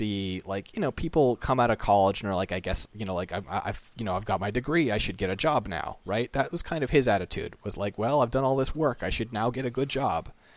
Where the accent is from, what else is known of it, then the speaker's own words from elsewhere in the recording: United States; Is my personal perspective as an American.